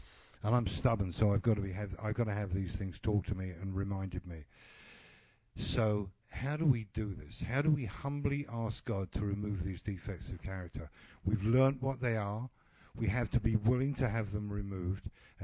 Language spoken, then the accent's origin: English; England, United Kingdom; As an Englishman, all I can remember about humble was